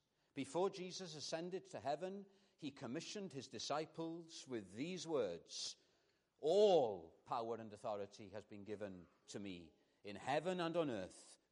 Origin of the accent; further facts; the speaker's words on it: Wales, United Kingdom; I'm a Welshman myself.